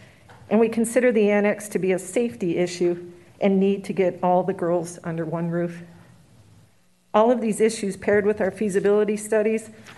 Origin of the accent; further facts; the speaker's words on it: St. Louis, Missouri, United States; I'm from St. Louis, Missouri.